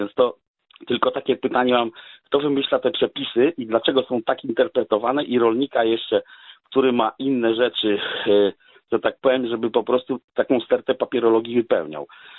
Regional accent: Lublin Voivodeship, Poland; Ja jestem z Lubelskiego, ale akurat pracuję trochę w Norwegii.

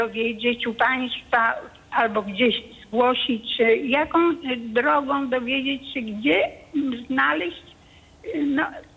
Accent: Szczecin, West Pomeranian Voivodeship, Poland; jestem ze Szczecina

